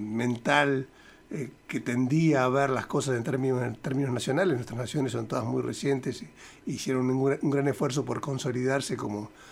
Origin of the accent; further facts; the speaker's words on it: Uruguay; los montevideanos somos diferentes de los de Canelones. Pero el que lo mira desde la Argentina, simplemente, todos somos uruguayos.